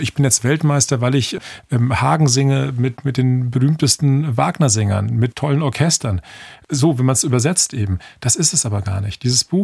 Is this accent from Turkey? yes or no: yes; Turkey; Aber sobald ich etwas darüber sage, sage ich es als Türke.